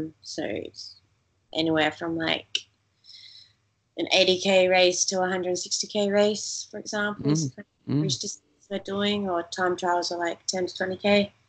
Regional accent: South Australia, Australia; growing up in Australia, kicking around on bikes

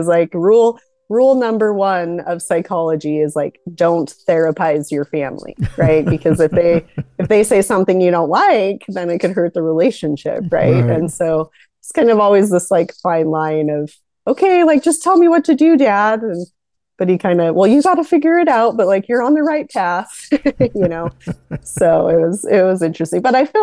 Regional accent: Utah, United States; I grew up in a small town in Utah. So I've been here a good chunk of my life.

